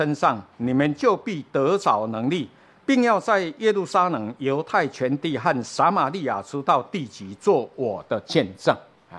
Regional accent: Wanqiao, Chiayi County, Taiwan; 从这个国小，这个懂事以后啊，无论哪一间教会，在我们故乡临近，无论哪一间教会，灵恩布道会，我爸爸妈妈就叫我去，去参加。我住在湾桥嘛，大林、梅山、内埔、嘉义、南兴、北兴、西门

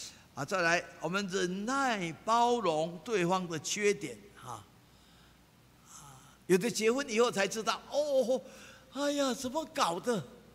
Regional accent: Taiwan; 啊，我们这个台湾人讲话哦，我说台湾话很有学问

